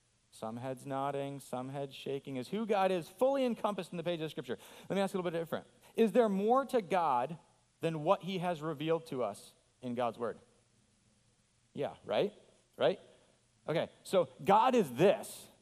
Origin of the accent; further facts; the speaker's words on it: Fort Ann, New York, United States; now in Papua New Guinea; I was born and raised in Fort Ann, New York, just an hour north of here, a small little town.